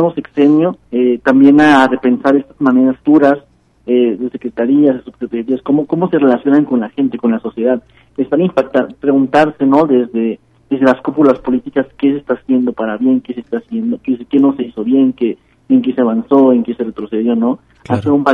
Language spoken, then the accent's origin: Spanish; Mexico; a la que nos debemos como mexicanos